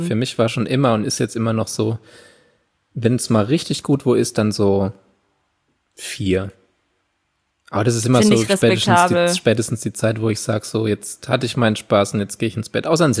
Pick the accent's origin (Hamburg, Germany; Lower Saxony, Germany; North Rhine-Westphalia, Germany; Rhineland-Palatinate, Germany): Rhineland-Palatinate, Germany; Landau; was es halt in Landau nie gab, wo ich aufgewachsen bin.